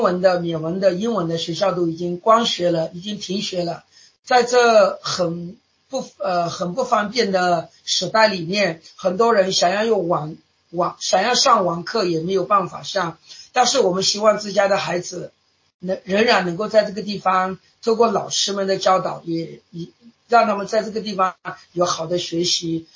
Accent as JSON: {"language": "Chinese", "town": "Nanzhala", "country": "Myanmar", "tie": "born or raised there", "lives_now": "Yangon, Myanmar", "said": "我偶尔也有机会回到就是南扎拉，我出生的地方，我生长的一个家乡"}